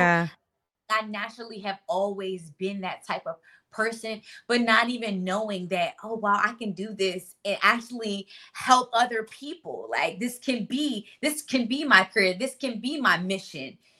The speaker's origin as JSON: {"language": "English", "region": "Maryland", "country": "United States", "moved": "yes", "said": "I'm originally from Maryland, so the East Coast"}